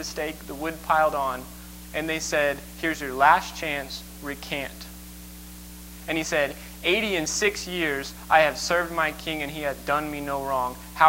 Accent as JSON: {"language": "English", "country": "United States", "tie": "born there", "said": "Thank God I was born in America."}